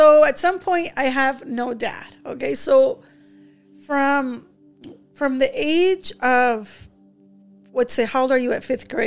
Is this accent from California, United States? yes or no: yes; Compton, California, United States; But I was raised in Compton by a single mom, just like you guys.